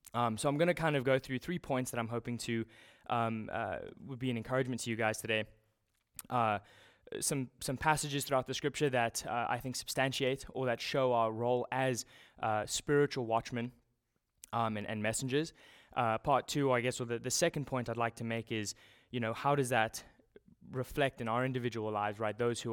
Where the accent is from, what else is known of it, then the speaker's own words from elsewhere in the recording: South Africa; so growing up in South Africa, we had a few neighbors.